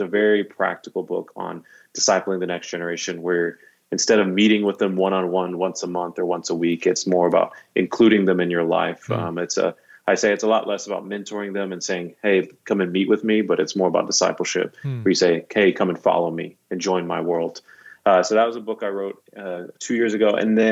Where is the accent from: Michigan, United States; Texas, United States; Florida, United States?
Texas, United States; Dallas; moved away; And so I'm half South African, half Mexican, dude. Nice. From Dallas. I've been in Dallas, honestly, my whole life until 4 months ago